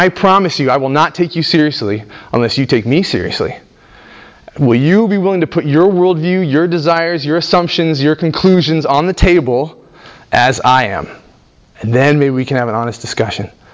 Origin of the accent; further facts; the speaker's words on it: Kenya; So I grew up in Kenya. I grew up overseas.